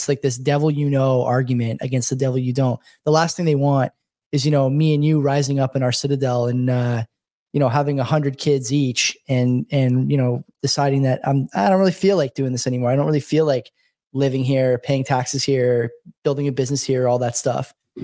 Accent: Canada; One of the most frustrating things for me as a Canadian is watching the tax rate go up and up and up.

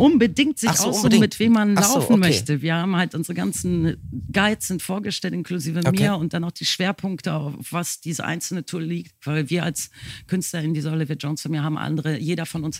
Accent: Bremen, Germany; now in Hamburg, Germany; Und ich als Bremer Kind, das darfst du in Hamburg gar nicht so laut sagen, hatte dann die Möglichkeit, nach Hamburg zu gehen

